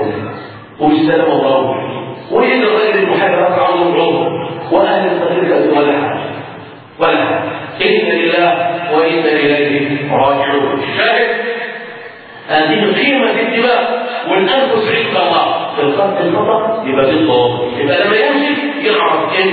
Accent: Egypt; احصائيه الحوادث عندنا في مصر في سنه 2007

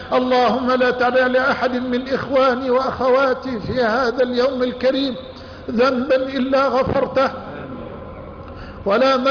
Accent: Egypt; وأسألك يا سيدي أن ترفع عن بلدنا مصر الغلاء والوباء والبلاء

